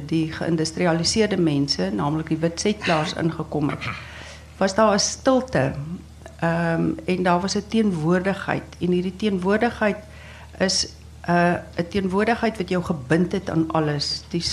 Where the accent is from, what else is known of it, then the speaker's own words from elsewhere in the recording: Northern Cape, South Africa; En ek het daar naby groot geword. Ek het in die Noord-Kaap groot geword, of 'n groot gedeelte van my kinderjare in die Noord-Kaap deurgebring.